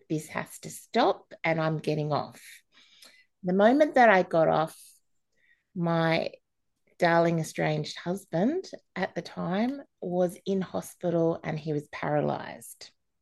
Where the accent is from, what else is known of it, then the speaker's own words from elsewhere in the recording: Adelaide, South Australia, Australia; born there; I was born in Adelaide